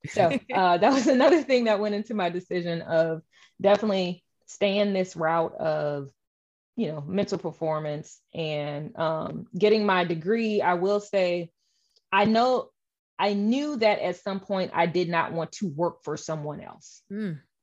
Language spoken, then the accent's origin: English; St. Louis, Missouri, United States; St. Louis Surge has one of the most loyalist and best crowds. And so to be able to play in front of my hometown, in front of my friends, my family, my coaches